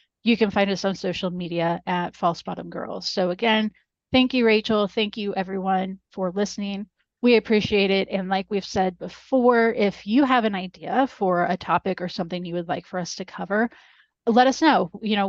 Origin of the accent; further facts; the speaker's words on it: United States; I grew up in the United States and I specifically grew up as a beer drinker in kind of the gold rush